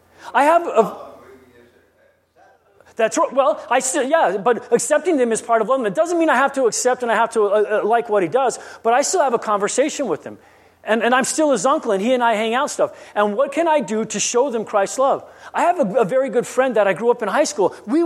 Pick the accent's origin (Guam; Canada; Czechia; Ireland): Guam; Because where I grew up on Guam, we could care less about that stuff.